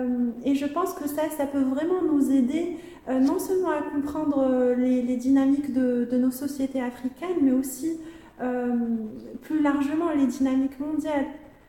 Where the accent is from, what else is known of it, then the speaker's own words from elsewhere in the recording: Morocco; je suis marocaine et je suis en première année de thèse